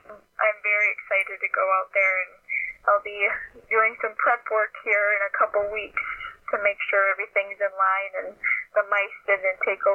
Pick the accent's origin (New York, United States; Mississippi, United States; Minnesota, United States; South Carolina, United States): Minnesota, United States; I'm from Minnesota, so I'll be deep in the Green Bay Packer territory